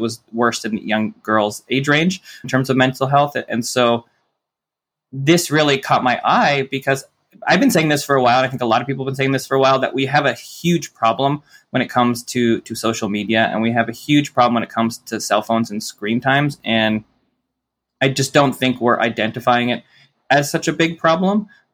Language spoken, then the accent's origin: English; Toronto, Ontario, Canada; I grew up in Toronto.